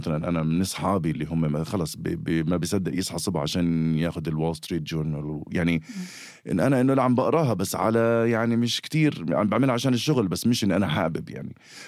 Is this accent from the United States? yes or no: yes; United States; أنا أمريكي